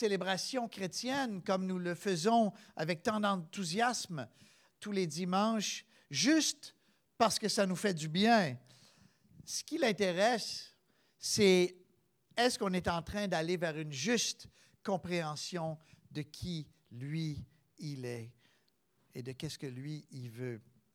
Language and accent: French; Quebec, Canada; Les Québécois, nous, on peut dire, la majorité en tout cas, on est héritiers des Français, qui étaient les ennemis des Anglais.